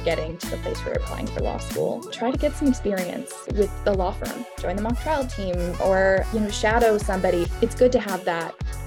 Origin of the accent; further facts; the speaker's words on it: Tucson, Arizona, United States; I'm from Arizona originally, so in the Tucson area.